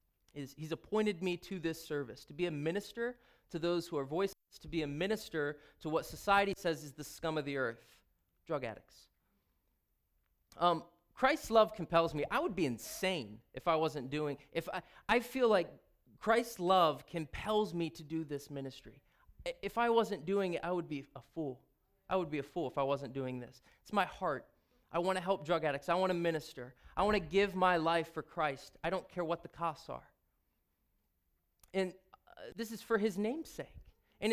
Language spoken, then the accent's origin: English; Mount Vernon, United States; I grew up in Mount Vernon here. I'm homegrown.